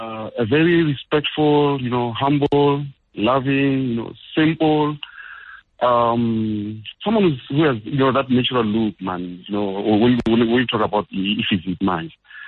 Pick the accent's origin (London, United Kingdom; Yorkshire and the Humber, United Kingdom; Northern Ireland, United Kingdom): London, United Kingdom; I'm from London